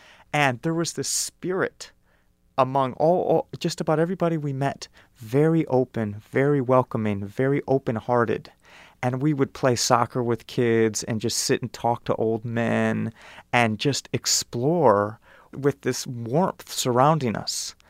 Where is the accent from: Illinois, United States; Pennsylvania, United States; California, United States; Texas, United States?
Illinois, United States; Evanston; I grew up in Evanston, Illinois, in an upper middle class suburb, went to Cornell University.